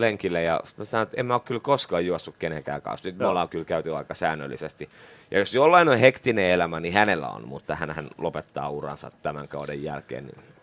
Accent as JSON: {"language": "Finnish", "town": "Espoo", "region": "Uusimaa", "country": "Finland", "tie": "born or raised there", "also_born_or_lived": "Helsinki", "said": "Mä synnyin Vuosaaressa. Sitten mä harhauduin espoolaiseksi. Mä olin ala-asteen Laajalahdessa, yläasteen Pohjois-Tapiolan yläasteen laaja. Eli Espoossa noi kouluajat, teiniajat."}